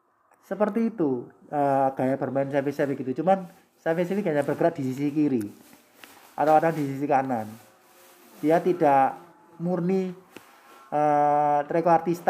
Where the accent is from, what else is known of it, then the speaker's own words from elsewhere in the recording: Kediri, East Java, Indonesia; Aku yang waktu itu aku nonton di Kediri, di desaku.